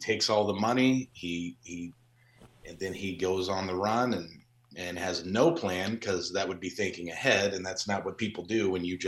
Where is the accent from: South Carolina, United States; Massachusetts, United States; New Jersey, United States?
Massachusetts, United States; Like, you know, kid growing up in Massachusetts, man, like you see Green Monster, you see all that.